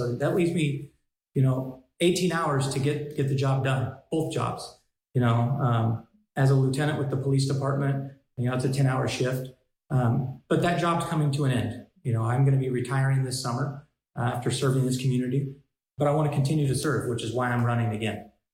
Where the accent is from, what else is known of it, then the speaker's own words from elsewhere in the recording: Chico, California, United States; Absolutely. Yeah, I was born here 50 years ago and worked my way through the minor leagues